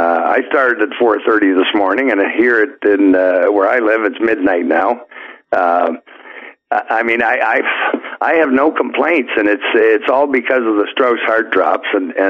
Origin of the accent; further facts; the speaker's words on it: Canada; You know, I'm a Canadian, but I'm kind of from Missouri, as they say, the show me state.